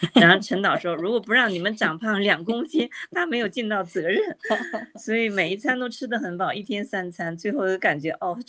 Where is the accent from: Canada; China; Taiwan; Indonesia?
China; 我们从大陆出来的人